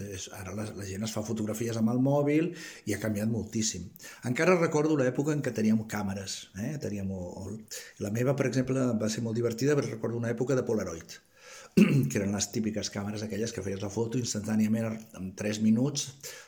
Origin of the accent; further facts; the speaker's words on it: Lleida, Catalonia, Spain; also born or lived in Barcelona; tinc 69 anys, visc en un petit poblet del Camp de Tarragona i vaig néixer a Lleida i he viscut molt, molt, molt de temps a Barcelona, com molts lleidatans.